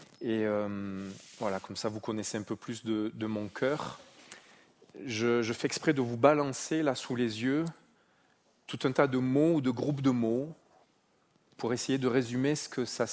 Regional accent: Marseille, Provence-Alpes-Côte d'Azur, France; now in Switzerland; Mon accent trahit que je ne suis pas originaire de la vallée de Joux, où j'habite. Je suis né à Marseille, j'y ai grandi.

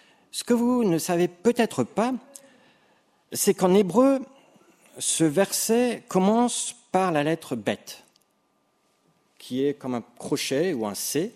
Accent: Grand Est, France; also born or lived in Lunéville; now in Saint-Genis-Pouilly, France; je suis originaire d'Alsace.

